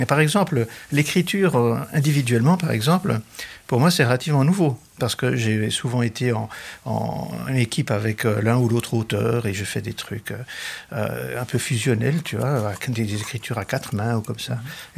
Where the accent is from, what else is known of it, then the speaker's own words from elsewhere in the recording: Jura, Switzerland; des copains du village où j'ai grandi, aux Franches-Montagnes.